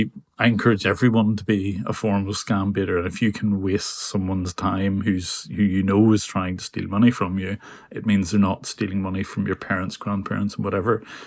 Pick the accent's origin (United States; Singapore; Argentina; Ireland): Ireland; accent: Irish; Maybe it's something to do with my Irish accent or whatever